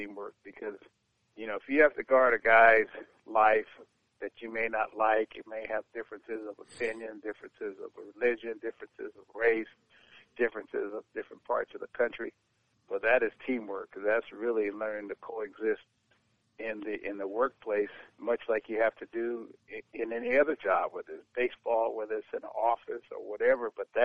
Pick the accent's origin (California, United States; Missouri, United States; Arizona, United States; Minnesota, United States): California, United States; and I was from California, even though my dad's from the South.